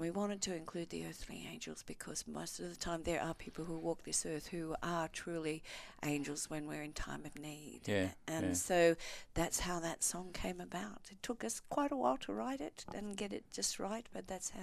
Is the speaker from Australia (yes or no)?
yes; Australia; also born or lived in Copenhagen, Denmark; I was born in Copenhagen in Denmark, and … And so when my family migrated to Australia, they called me